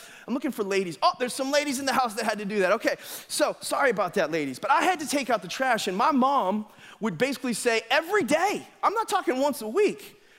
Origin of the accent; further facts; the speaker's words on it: Boston, Massachusetts, United States; And so I'm from Boston, and so